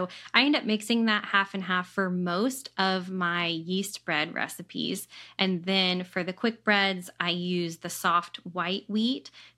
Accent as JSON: {"language": "English", "region": "Virginia", "country": "United States", "said": "Yeah, Virginia. We're in Virginia."}